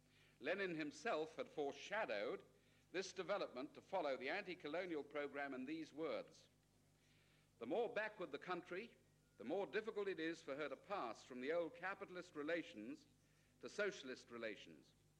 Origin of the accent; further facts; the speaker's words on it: Kenya; The Mau Mau campaign in my home country of Kenya had started at that time.